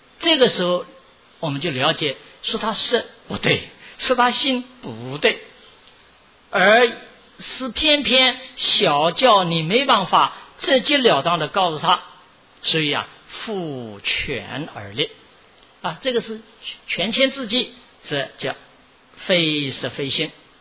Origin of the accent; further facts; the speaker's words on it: China; 我们中国人呢、也到了美国